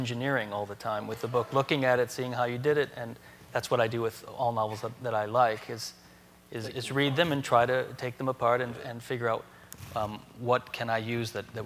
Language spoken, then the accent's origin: English; Detroit, Michigan, United States; I grew up in Detroit, and I always wanted to write a book about it